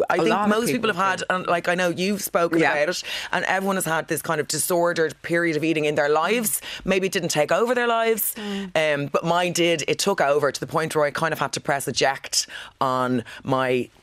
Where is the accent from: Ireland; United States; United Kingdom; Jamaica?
Ireland; Killiney, Leinster; So I grew up in Killiney.